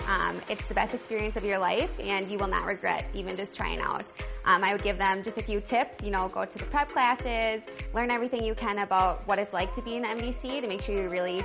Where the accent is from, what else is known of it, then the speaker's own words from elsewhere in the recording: Maple Grove, Minnesota, United States; I'm from Maple Grove, Minnesota.